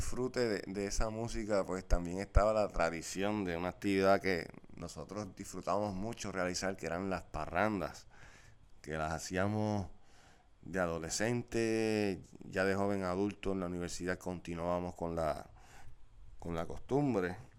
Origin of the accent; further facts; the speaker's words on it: Hormigueros, Puerto Rico; also born or lived in Mayagüez / United States; Yo soy nacido en Mayagüez, pero crecí y me crié en Hormigueros. Eventualmente, durante mi vida adulta, viví 6 años en Estados Unidos y hace ya 17